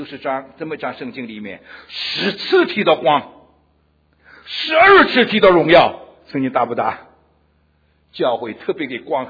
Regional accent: China; 我们中国人现在得救全世界可以说第一名

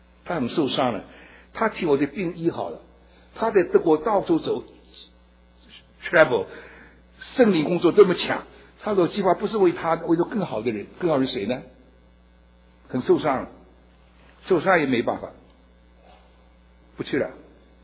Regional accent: China; 我是个中国人，我的 ministry 为了中国人

